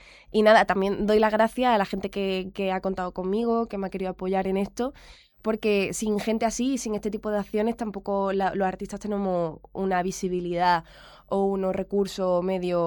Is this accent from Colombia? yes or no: no; Antequera, Andalusia, Spain; also born or lived in Madrid; now in Málaga, Spain; Entonces, yo soy de Antequera, resido en Málaga, he estado también un tiempo viviendo en Madrid y soy cantante.